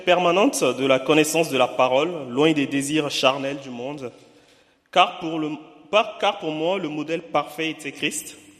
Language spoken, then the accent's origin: French; Chad; moved away as an adult; now in Toulouse, France; J'ai 30 ans, je suis tchadien de nationalité